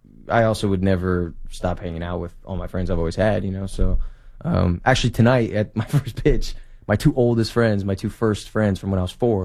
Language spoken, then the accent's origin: English; Springfield, New Jersey, United States; New Jersey, in Springfield.